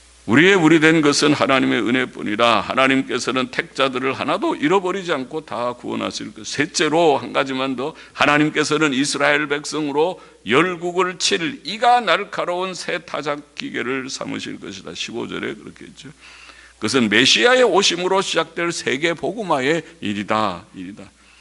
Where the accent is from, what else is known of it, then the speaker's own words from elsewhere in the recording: Busan, South Korea; born there; accent: Gyeongsang dialect; 우리 경상도 저는 부산에서 태어나서 경상도 사투리 조금 하는데